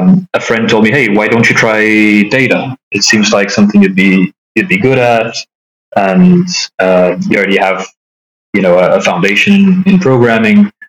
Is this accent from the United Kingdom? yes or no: no; Brussels, Brussels-Capital Region, Belgium; now in Berlin, Germany; So I'm half Portuguese, half Polish. I was born in Belgium, in Brussels, grew up there, studied there.